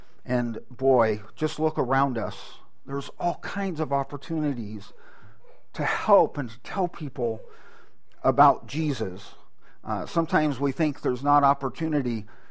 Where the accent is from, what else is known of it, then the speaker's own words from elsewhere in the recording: California, United States; And I grew up in California where they grew a lot of wheat